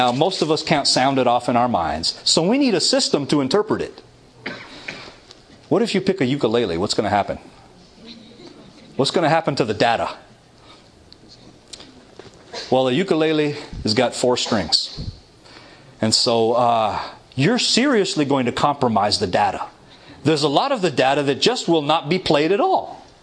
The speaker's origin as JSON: {"language": "English", "town": "Toronto", "region": "Ontario", "country": "Canada", "said": "I come from Toronto. There's a lot of hockey there."}